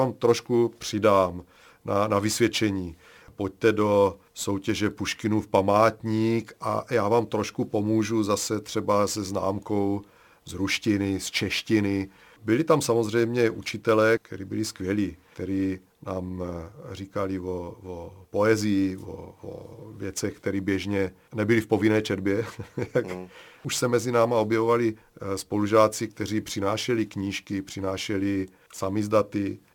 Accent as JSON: {"language": "Czech", "town": "Brno", "region": "South Moravian Region", "country": "Czechia", "tie": "born there", "said": "Narodil jsem se v Brně v 68. roce, symbolickým."}